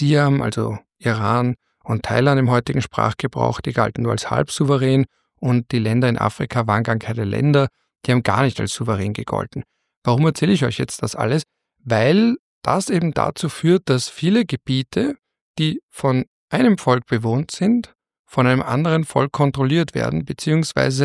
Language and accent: German; Austria; als Österreicher liest man automatisch Jänner.